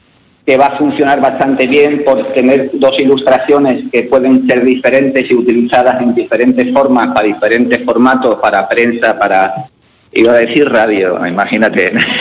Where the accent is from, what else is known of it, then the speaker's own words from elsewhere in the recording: Community of Madrid, Spain; also born or lived in Seville; now in A Coruña, Spain; yo me considero un madrileño de Sevilla, que vive en Coruña, que está integradísimo en Coruña